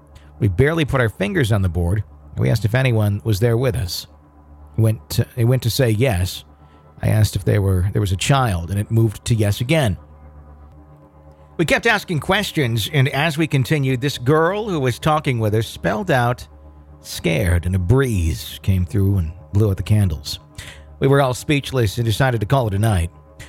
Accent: New York, United States; I was born and raised in New York, now in Arizona, and things still happen.

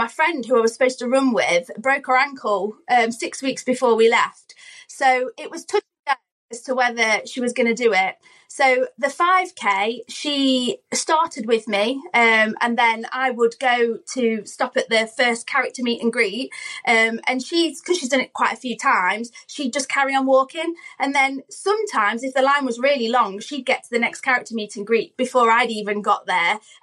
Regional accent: Nottingham, East Midlands, United Kingdom; Like, I'm from Nottingham, and I got to have a picture with Robin Hood.

